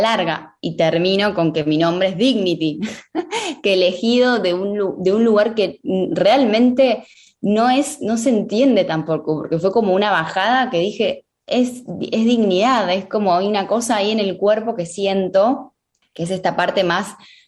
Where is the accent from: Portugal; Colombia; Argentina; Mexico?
Argentina; Catamarca; yo lo iba a hacer en Catamarca, que es de donde yo vengo, como mi idea, ¿no?